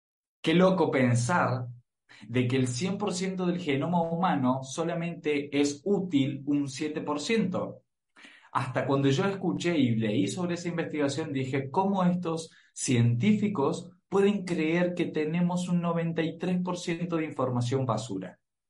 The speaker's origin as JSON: {"language": "Spanish", "country": "Argentina", "said": "soy argentino, tengo 24 años."}